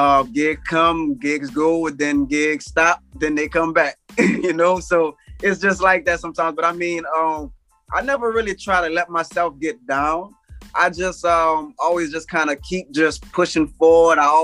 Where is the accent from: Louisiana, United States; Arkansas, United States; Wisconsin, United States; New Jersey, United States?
Louisiana, United States; New Orleans; being that I was from New Orleans and I rap and I had dreads and stuff